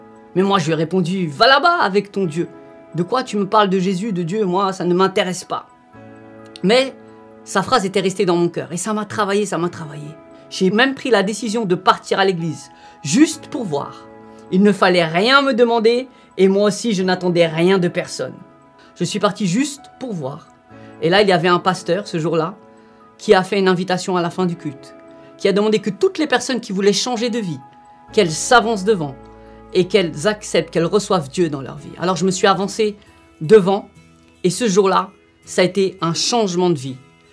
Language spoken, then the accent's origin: French; Saint-Denis, Île-de-France, France; born there; Je suis né d'une maman française et d'un papa marocain. Donc double culture, double origine, je suis né à Saint-Denis dans le 93.